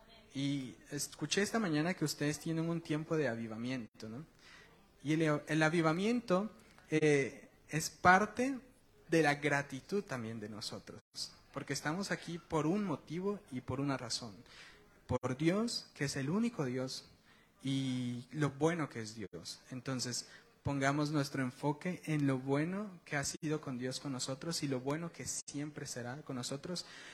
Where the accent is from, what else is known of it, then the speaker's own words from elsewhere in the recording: Guatemala; now in Spain; soy de Guatemala.